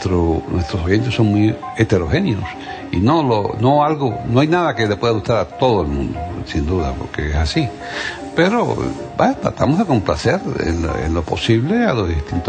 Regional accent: Cuba; now in United States; Hace mucho más años soy norteamericano de lo que fui cubano.

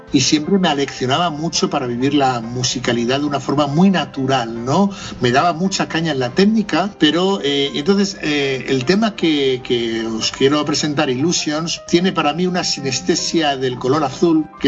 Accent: Barcelona, Catalonia, Spain; also born or lived in Mallorca / Vigo; Yo estuve en una época en Mallorca, que fue, digamos, en Barcelona, en mi ciudad natal

